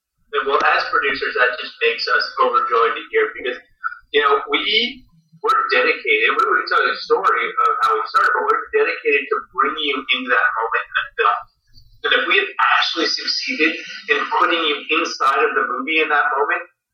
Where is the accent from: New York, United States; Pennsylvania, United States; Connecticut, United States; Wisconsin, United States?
New York, United States; no, actually, we're from Queens.